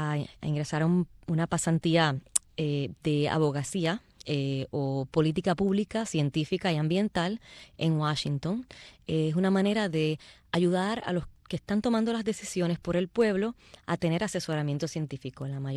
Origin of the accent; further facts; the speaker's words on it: Puerto Rico; mi interés mayor como caribeña, como puertorriqueña